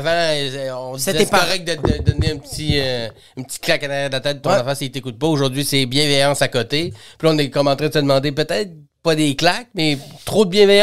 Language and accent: French; Saguenay, Quebec, Canada; Du Saguenay.